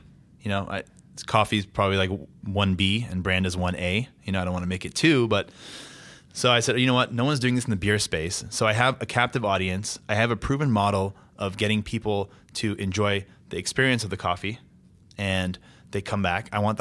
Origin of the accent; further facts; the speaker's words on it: Los Angeles, California, United States; So, you know, I'm from LA. I'm from California.